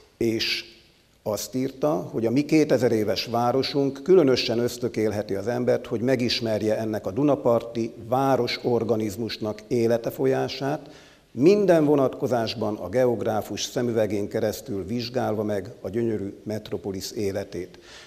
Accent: Vas, Hungary; az én szükebb szülőhazámban is ismerik, hiszen Vas megyében

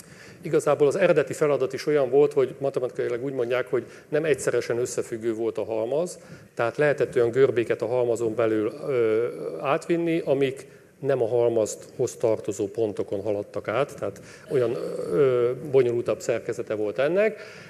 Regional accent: Hungary; tudták, hogy én Magyarországról vagyok

